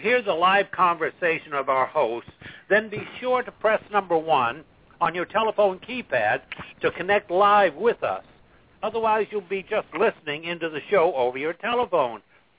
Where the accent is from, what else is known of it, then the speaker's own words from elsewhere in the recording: Martha's Vineyard, Massachusetts, United States; now in Royal Palm Beach, United States; I'm the guy from Martha's Vineyard, just arrived here in South Florida this last week.